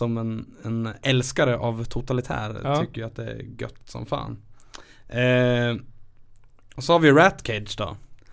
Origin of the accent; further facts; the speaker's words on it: Hudiksvall, Gävleborg County, Sweden; när han hörde att vi var från Hudik så här.